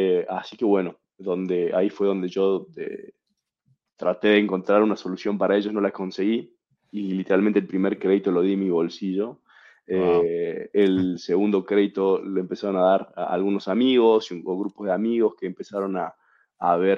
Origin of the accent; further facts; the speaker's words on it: Argentina; now in Mexico City, Mexico; Soy argentino, pero vivo en Ciudad de México.